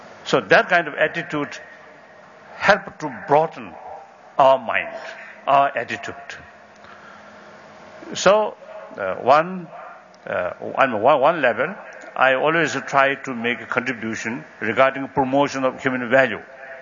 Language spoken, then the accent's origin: English; Tibet, China; I come from Tibet, but some people almost have to consider Tibet as a mysterious land, or sometimes people call it Shangri-La or something.